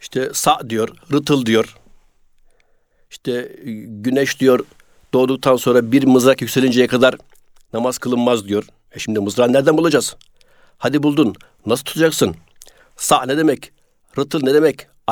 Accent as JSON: {"language": "Turkish", "town": "Bandırma", "region": "Balıkesir", "country": "Turkey", "tie": "born or raised there", "said": "Ben Bandırma'nın Kayacık Köyü'nde doğdum. 1970 yılının son ayı. Nüfusta 71 yazar. İlkokulu o köyde okudum. Köy Bandırma'ya çok yakındı. Yani 2 kilometre falan."}